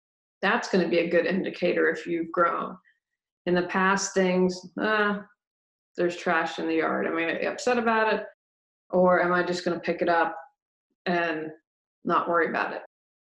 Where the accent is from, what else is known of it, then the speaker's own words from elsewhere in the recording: United States; Because I'm American, I feel like I can speak to the culture.